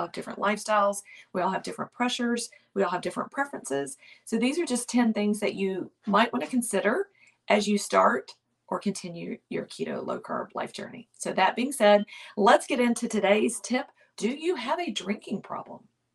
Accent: the South, United States; Now, again, I mentioned I'm from the South. I love me some sweet tea.

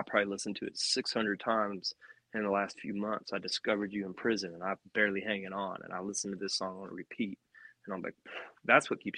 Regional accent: Perryton, Texas, United States; also born or lived in Nashville; I moved back out to my hometown about 9 months ago, and I was living in Nashville for a decade, but I live in Perryton, Texas. I live down the street from my parents.

